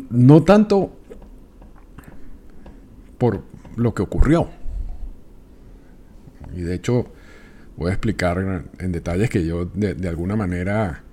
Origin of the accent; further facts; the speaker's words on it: Venezuela; moved away; yo me fui de Venezuela en 1998, y aun cuando mantengo contacto